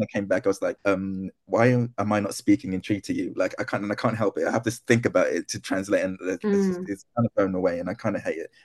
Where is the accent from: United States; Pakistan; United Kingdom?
United Kingdom; born there; I was born in Britain